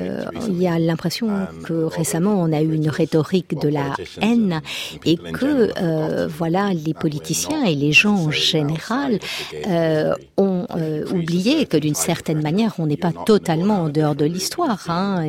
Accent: Trinidad & Tobago; French is a second language; now in London, United Kingdom; c'est étrange pour moi parce que je viens de Trinidad. Je suis arrivée à Londres donc en 1989.

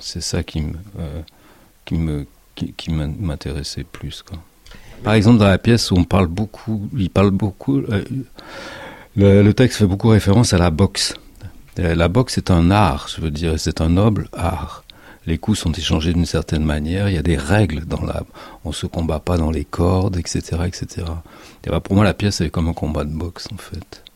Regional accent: Saint-Étienne, Auvergne-Rhône-Alpes, France; now in Paris, France; Non, je suis stéphanois, au contraire.

